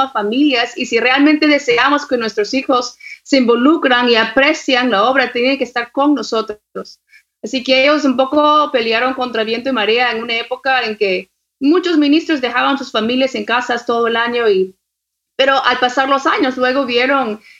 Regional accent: United States; Spanish is a second language; moved away as an adult; now in Peru; aunque yo crecí en Estados Unidos, de niña sentí el llamado de seguir las pisadas de mis abuelos. Y de joven me mudé sola al Perú

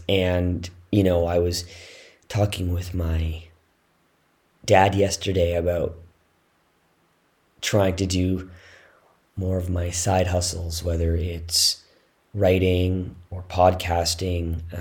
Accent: Canada; now in Slovakia; I am Canadian, so it's not like I can't handle the cold

